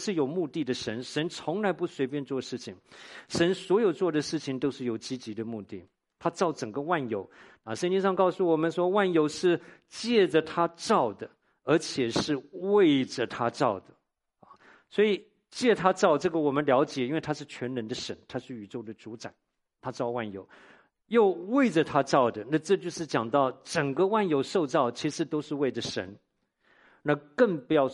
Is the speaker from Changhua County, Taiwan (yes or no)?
no; Tainan, Taiwan; 他这一辈子没有离开过我的家乡台南的啊